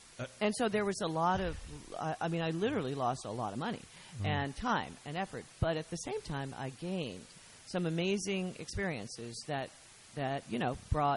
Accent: Arkansas, United States; And because I'm from Arkansas

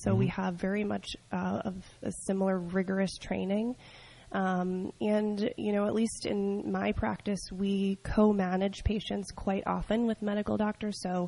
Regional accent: New York, United States; I grew up in upstate New York, actually, kind of near the New Paltz area.

